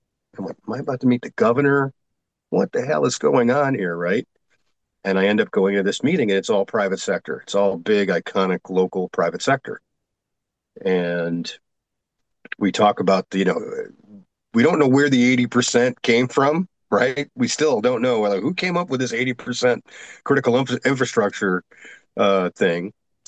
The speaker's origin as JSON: {"language": "English", "town": "Boston", "region": "Massachusetts", "country": "United States", "tie": "born or raised there", "also_born_or_lived": "New York", "said": "what I didn't know at the time is that the terrorists had used my hometown of Boston as a launching pad for their attack."}